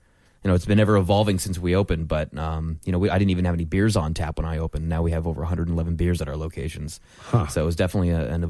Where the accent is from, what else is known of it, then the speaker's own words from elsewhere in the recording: Los Angeles, California, United States; now in San Diego, United States; I grew up in Los Angeles.